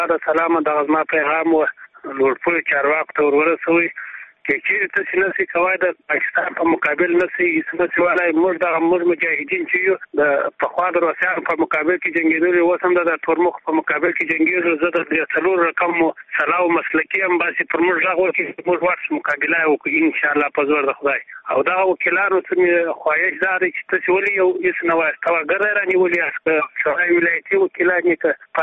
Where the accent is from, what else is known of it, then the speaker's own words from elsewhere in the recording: Helmand, Afghanistan; now in Kandahar, Afghanistan; د هلمند ولایت یم. موږ پروت په کندهار کې یم.